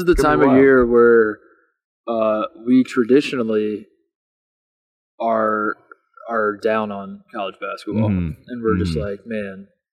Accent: Indianapolis, Indiana, United States; I guess maybe I'm biased because I grew up in Indianapolis, so I just heard all these stories about Peyton Manning.

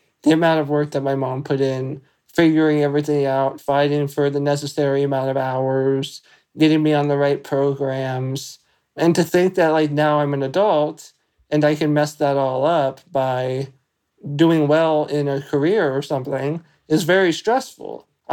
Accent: California, United States; I am from Southern California.

